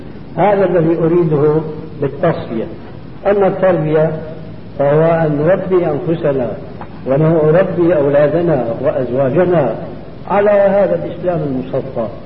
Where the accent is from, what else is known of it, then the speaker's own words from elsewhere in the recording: Syria; يتسع بعديد من بيوتنا في بلادنا سوريا.